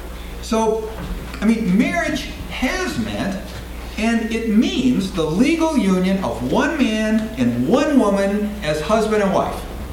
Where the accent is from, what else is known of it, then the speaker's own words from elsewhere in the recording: Wisconsin, United States; Now, in my home state of Wisconsin, not too long ago, we voted